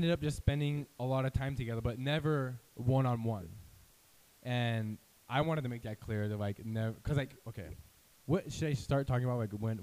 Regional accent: Japan; So I grew up in Japan. I'm a MK missionary kid, missionary Kaler.

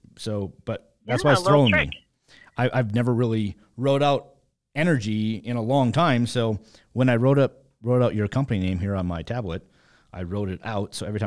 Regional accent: North Dakota, United States; I'm born and raised in North Dakota myself, and I do miss my duck and geese hunting.

